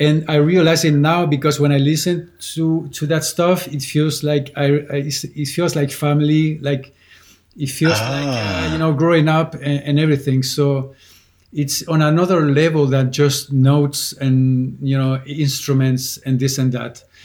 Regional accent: Santiago, Santiago Metropolitan Region, Chile; in Chile, when you're from the capital, I'm from Santiago, and it's a big city, and it was like, you know, it's like a 7 or 8 million people, and it's very chaotic.

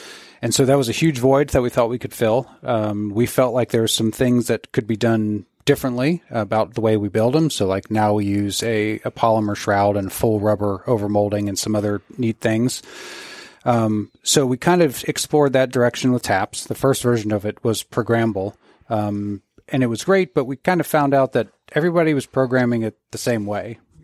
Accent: Florida, United States; And Florida.

